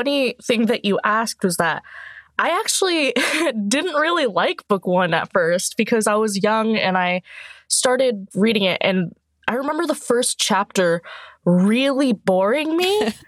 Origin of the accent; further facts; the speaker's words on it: Thailand; now in United States; So honestly, I first came to the U.S. back in 2004. I'm from Thailand originally.